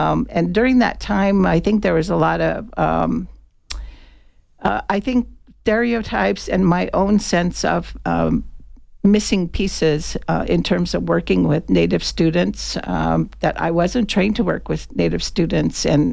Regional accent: Arizona, United States; first language Hopi; English is a second language; Even though Hopi was my first language, I realized at the ALDI that I couldn't speak it anymore, mm-hmm. and I also couldn't think in it.

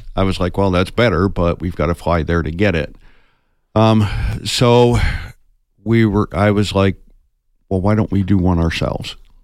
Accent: Tucson, Arizona, United States; Well, I grew up here in Tucson. My mom moved me here in 1975. I'm a graduate of Flowing Wells High School.

